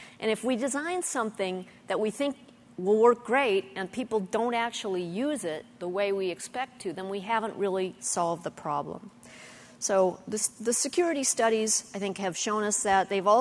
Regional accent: Illinois, United States; And I grew up in Illinois, not far outside Chicago

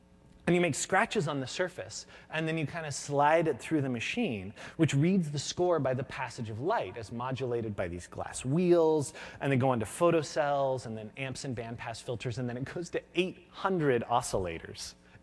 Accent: California, United States; I grew up in Northern California

